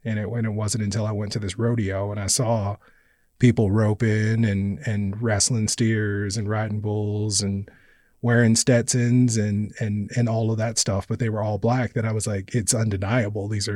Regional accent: Kansas, United States; Yeah, I grew up in Kansas, so we would go to the American Royal. I remember it very well as a kid going there, but we never went to black rodeos.

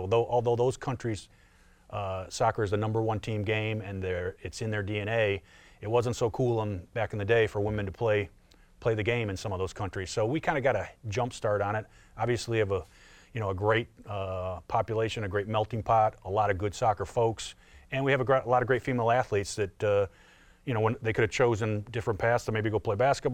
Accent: Flint, Michigan, United States; I remember, I'm a Michigan kid. I grew up in Flint.

